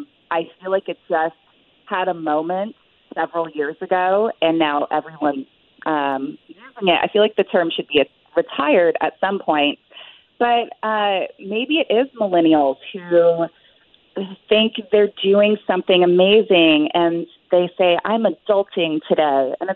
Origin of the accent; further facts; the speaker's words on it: Alaska, United States; I'm not vegan. And I grew up in Alaska. You know, I grew up in a hunting and a fishing family.